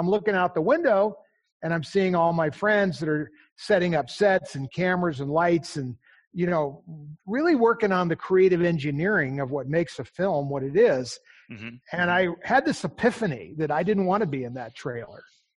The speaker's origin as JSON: {"language": "English", "region": "California", "country": "United States", "tie": "born or raised there", "said": "I love it. I was born there. I was brought up in California. I still own homes there."}